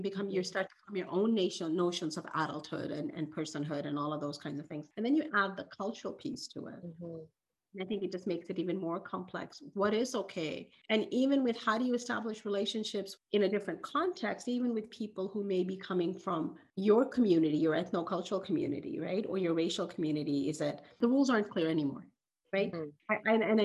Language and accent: English; Nova Scotia, Canada; now in Ontario, Canada; And when I was growing up in Nova Scotia, terminology changes. The terminology there was Indo-Canadian. When I moved to Ontario, I was told the right terminology